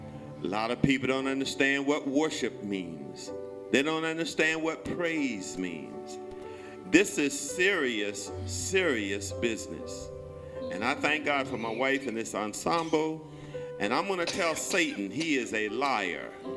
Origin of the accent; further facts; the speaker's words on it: Delaware, United States; And I remember when I was 13 years old, there was a man that came to my hometown, Delaware.